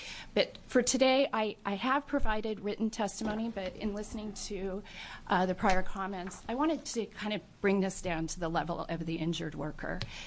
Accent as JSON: {"language": "English", "town": "Portland", "region": "Oregon", "country": "United States", "said": "I am from Southeast Portland, just to make a point there."}